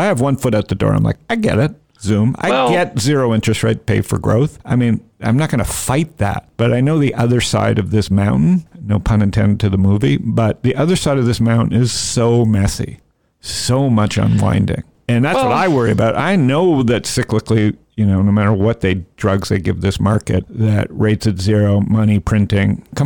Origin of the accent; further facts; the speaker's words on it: Canada; I'm the guy who's one foot out the door as a Canadian who's enjoyed this.